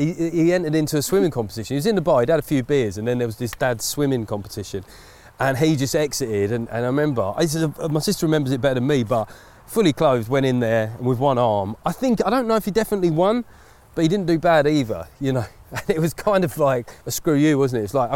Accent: East of England, United Kingdom; And I said … I come from Essex

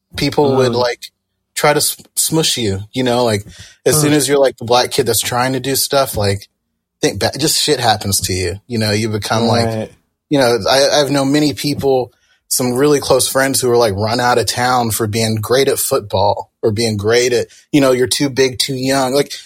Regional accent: Mustang, Oklahoma, United States; also born or lived in England / Germany / Greenland; Yeah, I was born in England and moved to Germany and moved to Greenland, and then I moved to the States and bounced around the States for a while, and eventually ended up in Mustang.

